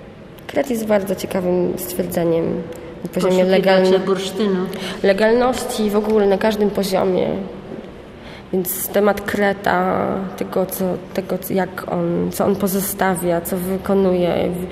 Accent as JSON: {"language": "Polish", "town": "Stogi", "region": "Pomeranian Voivodeship", "country": "Poland", "said": "jestem dziewczyną ze Stogów."}